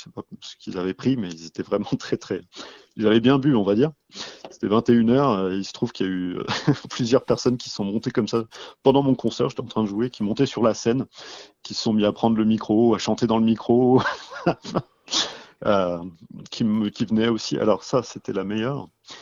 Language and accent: French; Grenoble, Auvergne-Rhône-Alpes, France; je suis originaire de Grenoble.